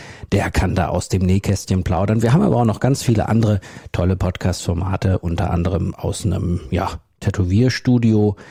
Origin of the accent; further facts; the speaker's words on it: North Rhine-Westphalia, Germany; der Kreis Soest, das ist mein Heimatort sozusagen